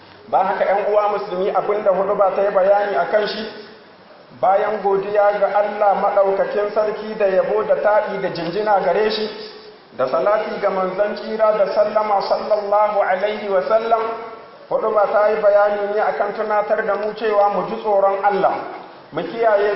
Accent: Niger; اللهم احفظ بلادنا النيجر، واجعله آمنا مطمئنا

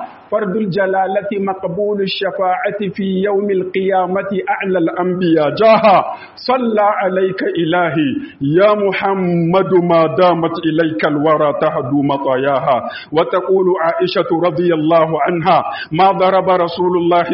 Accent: Niger; اللهم اجعل بلادنا النيجر آمنا مطمئنا سخاء رخاء وسائر بلاد المسلمين

